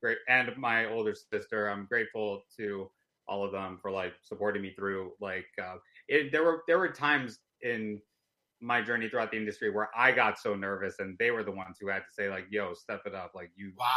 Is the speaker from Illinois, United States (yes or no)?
yes; Chicago, Illinois, United States; Growing up in Chicago, yeah, I mean, you do have that feeling of, like, being the token Indian in school. But I loved growing up in Chicago.